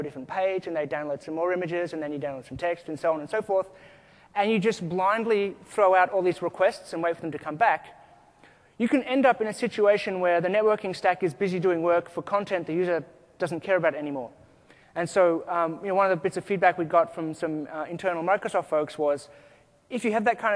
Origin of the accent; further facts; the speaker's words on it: Australia; Notice I say aeroplane because I'm Australian.